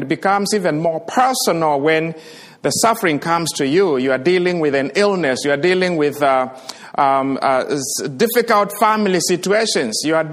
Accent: Kenya; at least you can tell now from my accent, I am from Kenya.

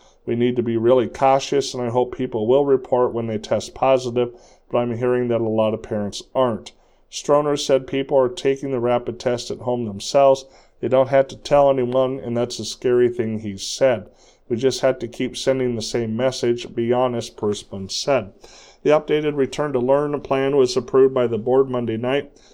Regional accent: Red Oak, Iowa, United States; was born in my hometown of Red Oak.

